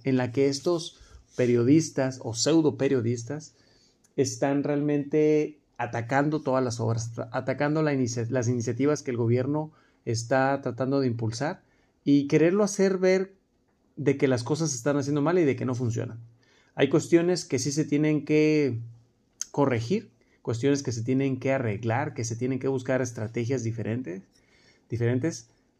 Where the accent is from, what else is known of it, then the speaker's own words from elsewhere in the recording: Mexico; creo que va a ser una oportunidad para todos nosotros como mexicanos ir a visitar estos lugares